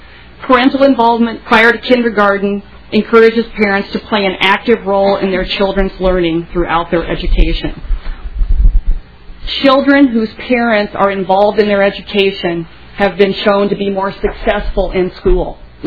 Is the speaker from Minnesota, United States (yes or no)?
yes; West St. Paul, Minnesota, United States; I am from West St. Paul. I'm in the district, school district 197.